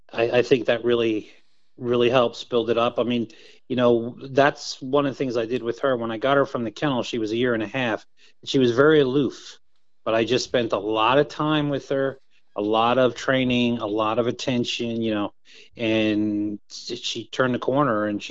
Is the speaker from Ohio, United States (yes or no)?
no; New Jersey, United States; now in North Carolina, United States; I'm from New Jersey originally, and I grew up with them.